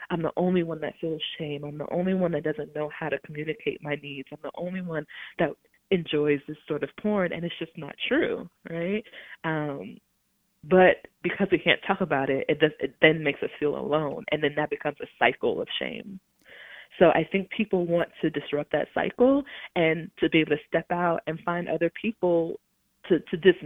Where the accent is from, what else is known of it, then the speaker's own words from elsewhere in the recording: Long Island, New York, United States; Well, first I want to say I grew up on Long Island, New York.